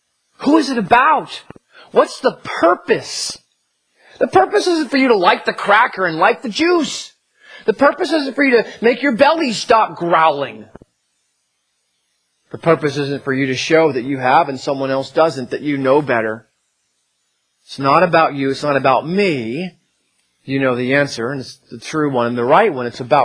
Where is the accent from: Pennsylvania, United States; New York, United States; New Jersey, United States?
New Jersey, United States; And I make faces a lot. I'm from New Jersey. We'll blame it on that.